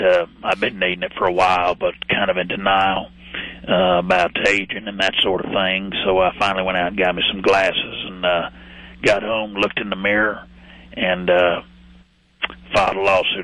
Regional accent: Arkansas, United States; I'm from Arkansas. I'm just scared a lot.

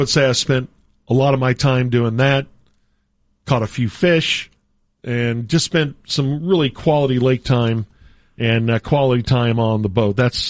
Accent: Bartonville, United States; he was nice enough to come down to my hometown of Bartonville, and we played the Bartonville store

